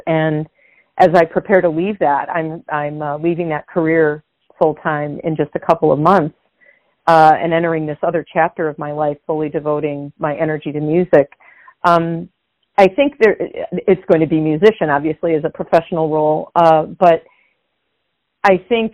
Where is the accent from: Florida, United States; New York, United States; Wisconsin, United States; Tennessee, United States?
New York, United States; Lewiston; I'll be opening the Lewiston Jazz Festival in my hometown of Lewiston, New York in August.